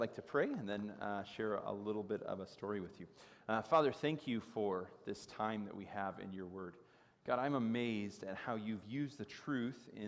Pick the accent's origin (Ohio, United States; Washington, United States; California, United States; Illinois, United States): Illinois, United States; Chicago; But I'm from Chicago, so I root for my Chicago teams.